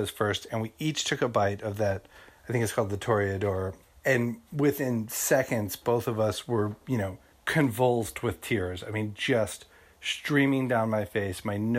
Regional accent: New York, United States; which was new to me because I'm from New York and our taco culture is weak.

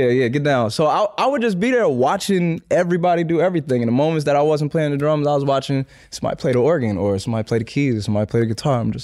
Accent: Marlton, New Jersey, United States; Yup. Marlton, New Jersey.

